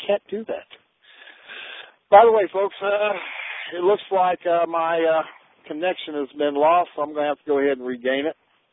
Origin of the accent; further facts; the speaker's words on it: South Dakota, United States; I come from South Dakota. South Dakota is probably the most racist state next to Mississippi